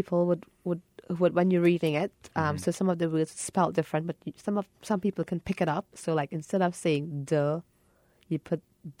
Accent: Trinidad & Tobago; I don't feel that I am completely Trinidadian, completely, but I acknowledge that Trinidad made me who I am. They give me a lot culturally.

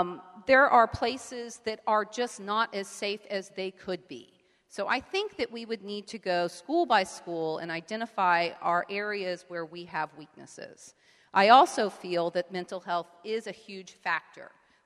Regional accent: Florida, United States; I'm from Miami-Dade County, and some of the schools down there actually look like prisons.

